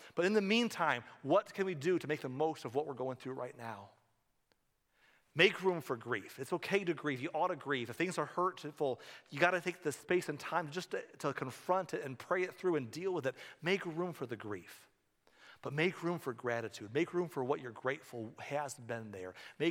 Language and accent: English; Michigan, United States; I love this area, but I grew up in Michigan, where we had snow all winter.